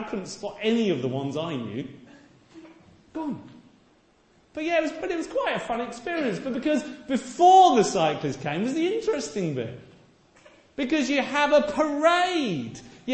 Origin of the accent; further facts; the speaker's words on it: England, United Kingdom; I'm too English.